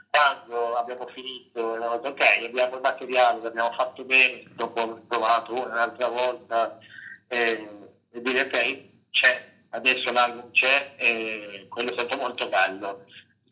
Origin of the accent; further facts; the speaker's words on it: Venezuela; Italian is a second language; sono un venezuelano quasi 42enne, pieno di adozione.